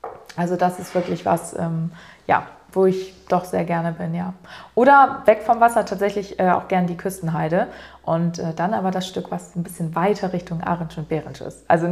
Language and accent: German; Cuxhaven, Lower Saxony, Germany; Und ich bin ja hier auch aufgewachsen. Ich muss sagen, ich bin in einem nicht sehr touristischen Teil von Cuxhaven aufgewachsen.